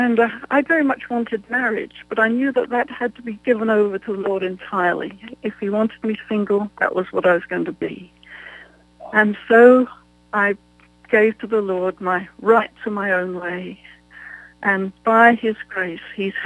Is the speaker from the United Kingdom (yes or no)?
yes; England, United Kingdom; didn't want to leave my home country of England.